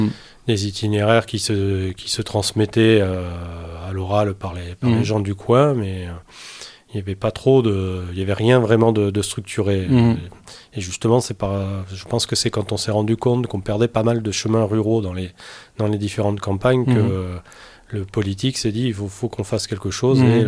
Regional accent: Nouvelle-Aquitaine, France; Il peut y en avoir, quand on est par chez moi en Chalosse, il y en a quelques-uns.

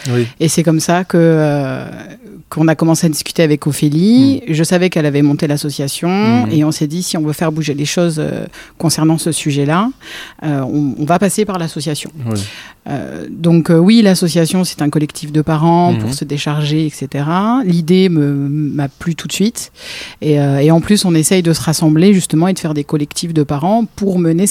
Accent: Lyon, Auvergne-Rhône-Alpes, France; now in Landes, France; j'ai 42 ans, je suis lyonnaise de base et ça fait 15 ans que je suis dans les Landes maintenant.

